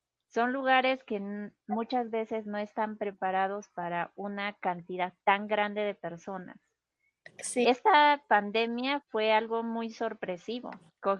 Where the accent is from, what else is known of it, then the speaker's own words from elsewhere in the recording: Peru; Bueno, el sistema de salud en mi país generalmente, por lo general es bueno.